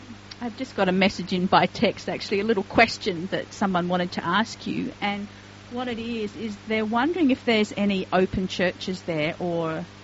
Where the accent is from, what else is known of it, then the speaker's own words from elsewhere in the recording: Australia; born there; I thank the Lord I was born in Australia.